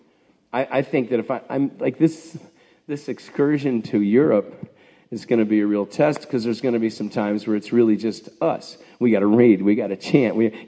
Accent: Ireland; Because I'm Irish, you know

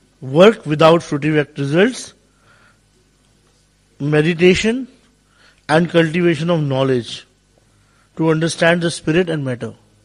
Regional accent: India; But still, because I grew up in India, and in our families and all, we default respect everybody.

